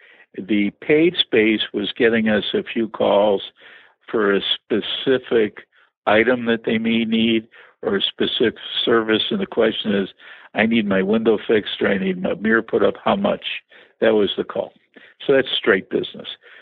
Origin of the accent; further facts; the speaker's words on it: Chicago, Illinois, United States; Where would people say I'm from Chicago? I know that accent well, but people don't think you have an accent, but when I go to other parts of the country, then they say I like your accent.